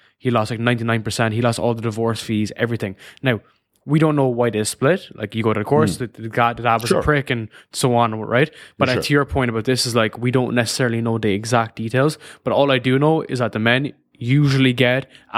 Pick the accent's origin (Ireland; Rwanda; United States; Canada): Ireland; I'm originally from Ireland